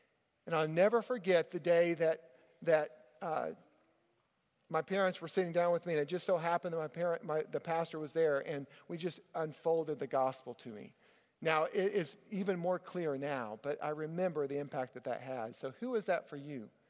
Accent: Arkansas, United States; I grew up in the Ozark Mountains. Now, that's northwest Arkansas.

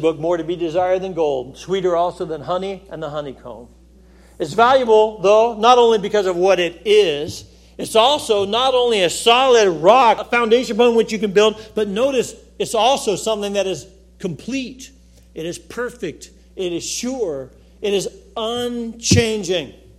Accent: Colorado Springs, Colorado, United States; When we got married, we moved back to my hometown, which is Colorado Springs, Colorado.

